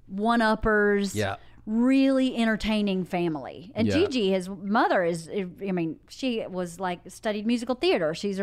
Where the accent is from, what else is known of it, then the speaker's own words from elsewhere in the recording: Georgia, United States; Yeah, I know. I'm from Georgia.